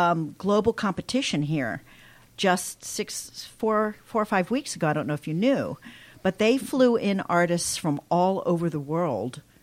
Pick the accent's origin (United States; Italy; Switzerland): Italy; My home country.